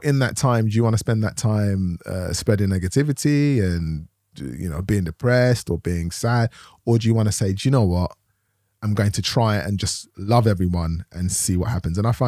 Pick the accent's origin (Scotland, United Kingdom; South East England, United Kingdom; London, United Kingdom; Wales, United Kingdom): London, United Kingdom; Tottenham; In Tottenham. I grew up in Tottenham, London.